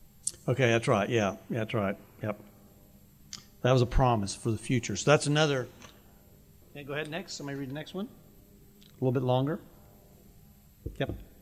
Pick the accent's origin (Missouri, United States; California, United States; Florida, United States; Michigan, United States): Florida, United States; Satellite Beach; also born or lived in Tampa; now in Jacksonville, United States; But we live in Jacksonville. I grew up in Satellite Beach in the Brevard County, and we are both University of South Florida grads and in Tampa.